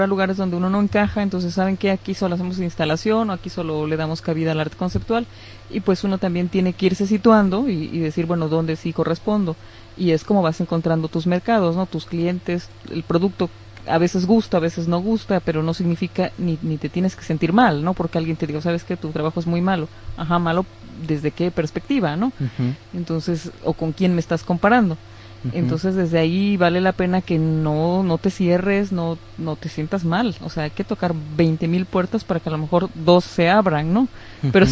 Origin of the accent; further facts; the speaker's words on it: Veracruz, Mexico; now in Barcelona, Spain; yo sé que aquí en Barcelona hay muchísimos jalapeños, veracruzanos, y yo soy una orgullosa veracruzana.